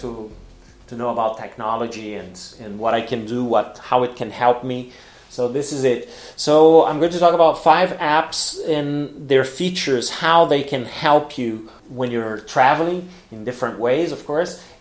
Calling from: Porto Alegre, Rio Grande do Sul, Brazil; English is a second language

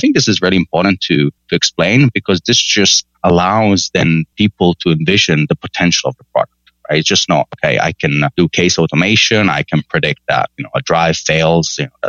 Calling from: California, United States; I'm actually recording from California, and I don't have any weather issues.

